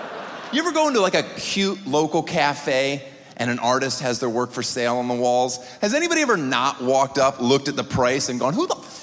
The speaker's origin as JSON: {"language": "English", "country": "United States", "said": "Neither do I, because I'm American, I'm fucking stupid."}